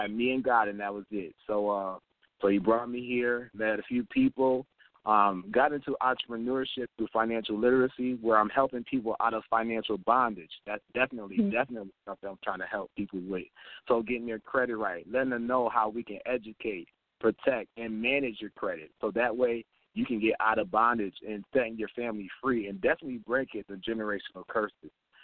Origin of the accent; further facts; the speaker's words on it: Syracuse, New York, United States; so, yes, I am from Syracuse, New York.